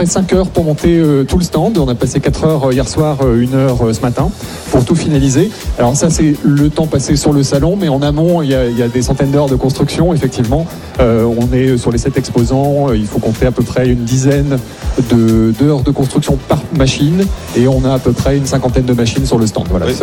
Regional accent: Grand Est, France; Et donc voilà, on est du coin, on est du Grand Est et de la Bourgogne.

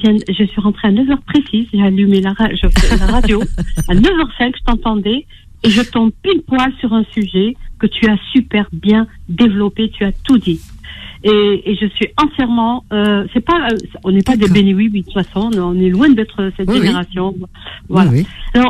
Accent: Algiers, Algiers Province, Algeria; born there; moved away; Je suis née à la Casbah, hein.

